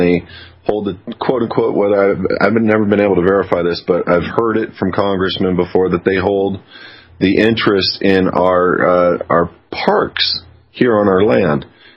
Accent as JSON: {"language": "English", "town": "Fullerton", "region": "California", "country": "United States", "tie": "born or raised there", "said": "where I grew up in Fullerton, it literally, you know, the high school I went to was predominantly Caucasian and Hispanic children, and now it's completely flipped to an Asian culture."}